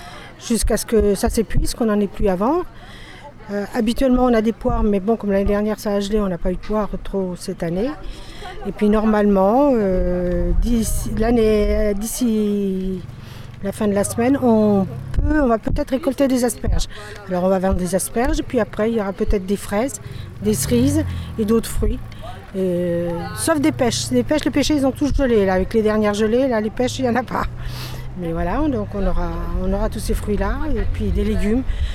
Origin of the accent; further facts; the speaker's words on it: Cléry-Saint-André, Centre-Val de Loire, France; On vient de Cléry-Saint-André.